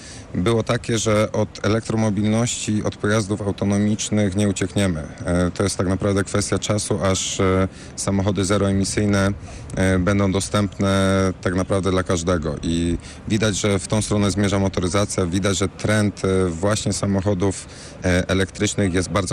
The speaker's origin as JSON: {"language": "Polish", "town": "Poznań", "region": "Greater Poland Voivodeship", "country": "Poland", "said": "Jako poznaniak oczywiście lubię to podkreślać."}